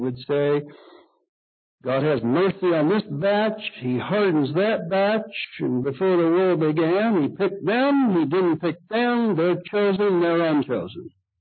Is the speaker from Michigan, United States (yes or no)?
yes; Michigan, United States; and when I grew up in Michigan, we had Methodists, Free Methodists over here, and we had all these Dutch people over here.